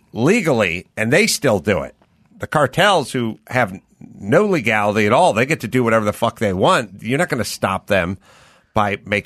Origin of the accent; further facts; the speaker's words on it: California, United States; I grew up in the San Fernando Valley. The San Fernando Valley, when I was in the sixth grade, was pretty just lily white for the most part.